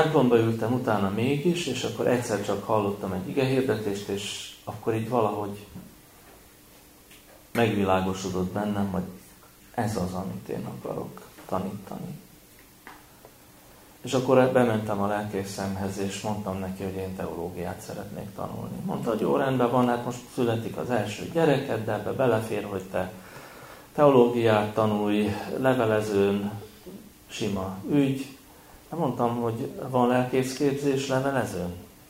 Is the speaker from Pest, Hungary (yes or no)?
no; Vönöck, Vas, Hungary; also born or lived in Celldömölk; Én egy Vas megyei kis faluban, Vönöckön születtem, még 1959-ben, és ott is hát nem ott születtem, Celdömölkön, ott van a kórház, de ott nevelkedtem Vönöckön.